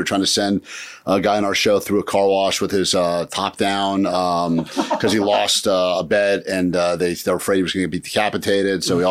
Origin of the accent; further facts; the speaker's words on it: Washington, District of Columbia, United States; D.C., baby New Year, Washington, D.C., big celebrity.